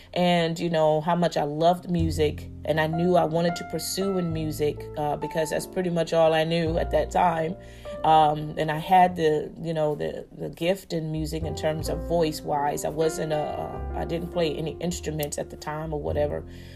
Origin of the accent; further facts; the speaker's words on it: Newark, New Jersey, United States; because I'm originally from Newark, New Jersey. So Princeton is in New Jersey, of course.